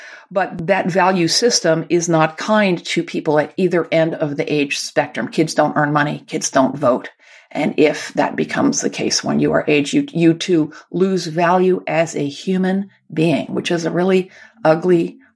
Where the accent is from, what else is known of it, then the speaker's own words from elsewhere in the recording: United States; I want to say right off the bat that I'm American